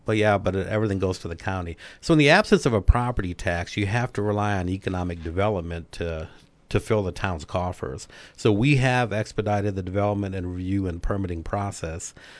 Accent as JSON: {"language": "English", "town": "Kalamazoo", "region": "Michigan", "country": "United States", "tie": "born or raised there", "said": "You know, I grew up in Kalamazoo, Michigan"}